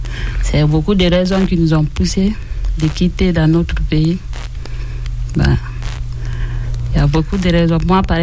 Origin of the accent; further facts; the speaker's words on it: Guinea; moved away as an adult; c'est pourquoi je suis quittée de la Guinée et puis je suis passée par le désert. Venir jusqu'à ici, venir quitter de la Guinée, venir au Mali. Mali, je suis venue en Algérie. Algérie, je suis venue en Tunisie.